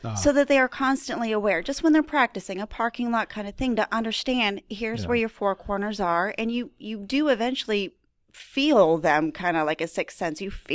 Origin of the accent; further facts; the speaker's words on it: Roswell, United States; I'm from Roswell, so it was probably a little more rural back then. We used to have cows.